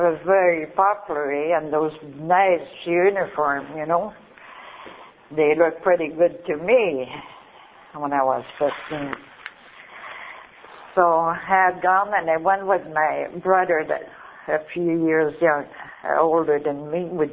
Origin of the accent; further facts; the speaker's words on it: Quebec City, Quebec, Canada; born there; I'll take you where I come from. I was born in Quebec City of a big family.